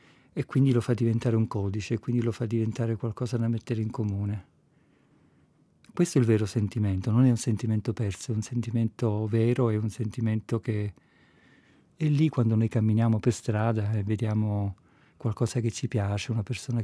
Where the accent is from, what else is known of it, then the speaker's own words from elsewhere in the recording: Sicily, Italy; born there; moved away; Io che sono nato in Sicilia e poi sono andato altrove